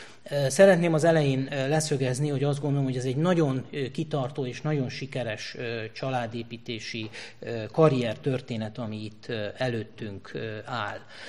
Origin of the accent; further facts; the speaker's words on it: Zalaszentgrót, Zala, Hungary; tőzsgyökeres zalaiként, én Zalaszentgróton nevelkedtem